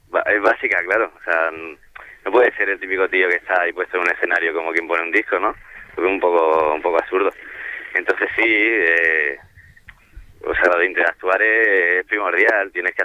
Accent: La Carolina, Andalusia, Spain; Y bueno, y luego fui a Jaén porque yo me crié en La Carolina, que era un pueblo de allí.

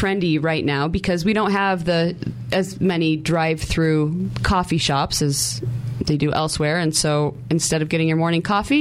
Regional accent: New York, United States; No, I'm from Western New York.

